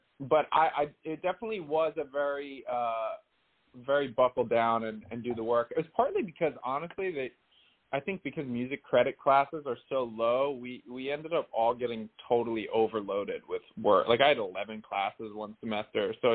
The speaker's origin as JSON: {"language": "English", "town": "Essex Fells", "region": "New Jersey", "country": "United States", "tie": "born or raised there", "said": "I grew up in North Jersey, a very small town in North Jersey called Essex Fells. It was about 30 or 40 minutes outside of New York City."}